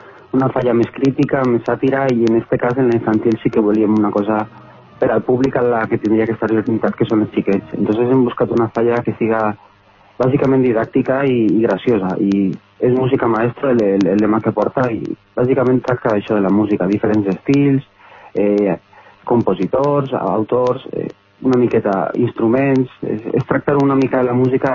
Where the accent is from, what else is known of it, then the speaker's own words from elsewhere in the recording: Benicarló, Valencian Community, Spain; Clar, és que justament és el meu poble i la veritat és que era com un plus afegit el guanyar aquí.